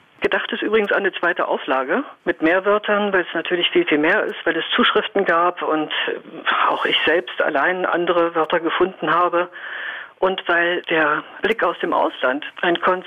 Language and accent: German; Northern Germany, Germany; Ich komme aus dem Norden